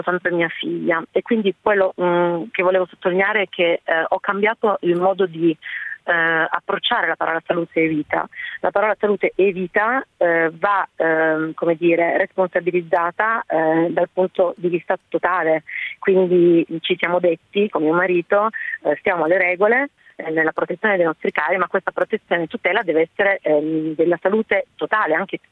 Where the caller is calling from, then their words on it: Turin, Piedmont, Italy; sono di Torino